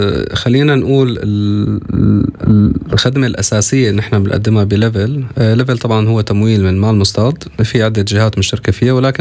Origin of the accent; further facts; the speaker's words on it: Syria; إذا أنا عم نحكي أنا من سوريا بعتقد نفس الشيء